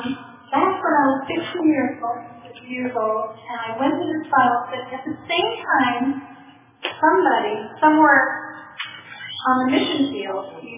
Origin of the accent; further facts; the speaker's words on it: Pennsylvania, United States; When I was 16, there was a guy came to our little hometown in Pennsylvania. I grew up in Pennsylvania.